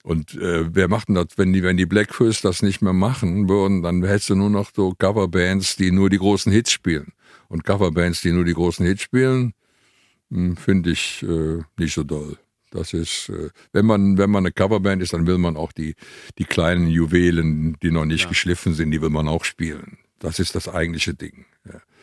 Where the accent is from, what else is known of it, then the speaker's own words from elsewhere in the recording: Cologne, North Rhine-Westphalia, Germany; Man ist als Kölner nicht ausgrenzend.